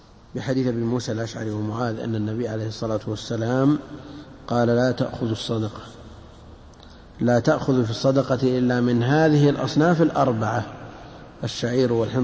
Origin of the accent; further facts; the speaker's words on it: Najd, Saudi Arabia; ما يسمى كذا عندنا في نجد يسمى شبا أيضا